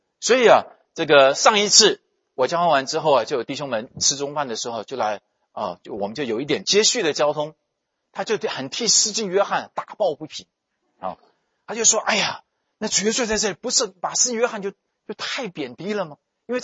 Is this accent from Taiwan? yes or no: yes; Taiwan; 以前我们小的时候在台湾叫做玩家家酒